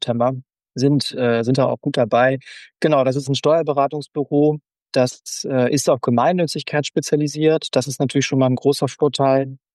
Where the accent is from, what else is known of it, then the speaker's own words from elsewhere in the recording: Schleswig-Holstein, Germany; finde ich persönlich eben auch wieder als Schleswig-Holsteiner natürlich unzureichend